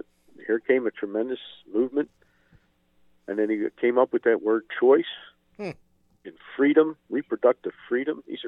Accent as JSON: {"language": "English", "town": "Jenkintown", "region": "Pennsylvania", "country": "United States", "tie": "born or raised there", "said": "We were raised in Jenkintown, and I was the oldest of 12."}